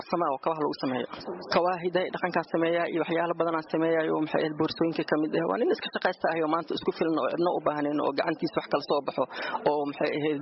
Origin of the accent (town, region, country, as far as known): Mogadishu, Banaadir, Somalia; moved away